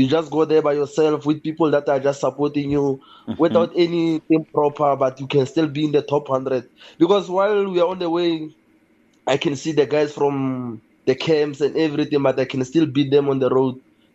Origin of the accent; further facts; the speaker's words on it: Kuruman, Northern Cape, South Africa; Yeah, I'm from Kuruman in the village called Khanwane Madula Ranch in the Northern Cape.